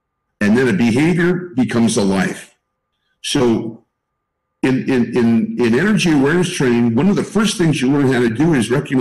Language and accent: English; San Francisco, California, United States; I'm from San Francisco, and I don't know if you've ever driven across the Golden Gate Bridge, but I did many times.